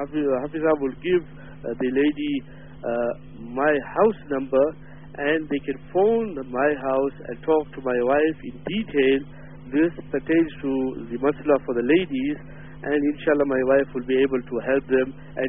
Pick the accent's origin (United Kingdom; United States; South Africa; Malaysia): South Africa; Gauteng; because we come from the Gauteng area, you see these adverts in public now